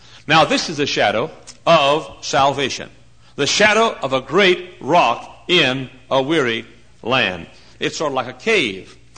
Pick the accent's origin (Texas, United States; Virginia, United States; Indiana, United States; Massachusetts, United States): Texas, United States; I know. I'm from Texas. Now, up north here, your trees grow in the stupidest places.